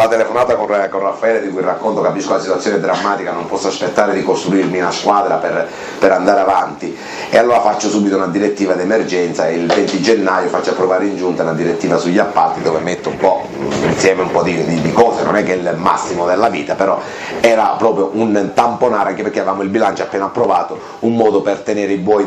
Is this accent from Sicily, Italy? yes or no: yes; Bivona, Sicily, Italy; Roma non è il comune di Bivona, il mio paese di origine, per non citare e non far torto a nessuno, dove sono 4.000 anime, 5.000 anime